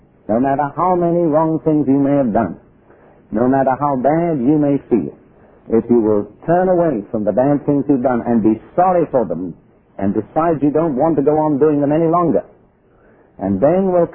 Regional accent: India; born there; I was born in India.

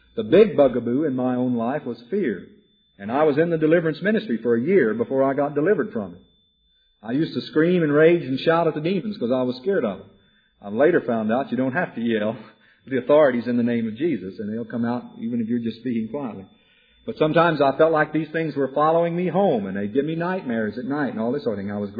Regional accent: Wichita Falls, Texas, United States; we went down to a movie downtown in Wichita Falls, Texas. It was my hometown, same place that Aline Arnold's from.

